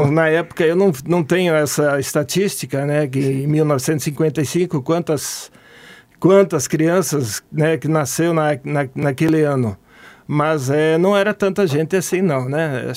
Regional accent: Marechal Cândido Rondon, Paraná, Brazil; Realmente, eu sou rondonense, quer dizer... Eu sou de General Rondon, na época de General Rondon, né? Depois mudou e, né, mudou o nome e foi para Marechal Rondon.

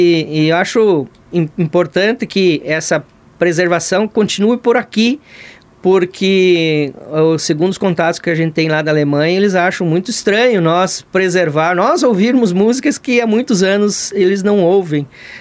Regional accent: Paraná, Brazil; Um bom paranaense criado como gaúcho

